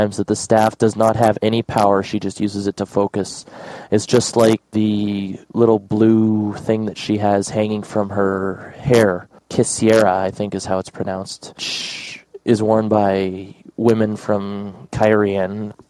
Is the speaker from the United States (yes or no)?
no; Alberta, Canada; I'm from Alberta, Canada.